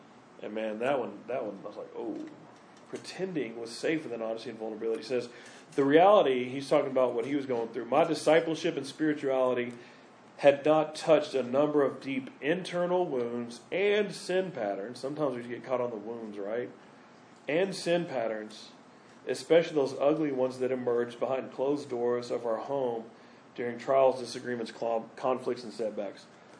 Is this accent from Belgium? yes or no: no; Mansfield, United States; I mean, in my hometown of Mansfield, they got FCA there.